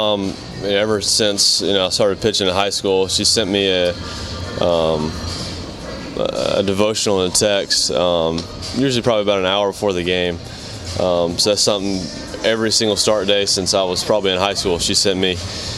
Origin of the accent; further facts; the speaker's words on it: Slocomb, Alabama, United States; Yeah, small town. My dad was a pastor, all my life, still is.